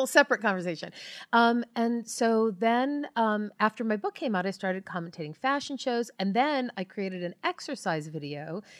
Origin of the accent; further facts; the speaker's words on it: Marblehead, Massachusetts, United States; Born and bred in Marblehead. Yeah, I can talk like I'm from Marblehead.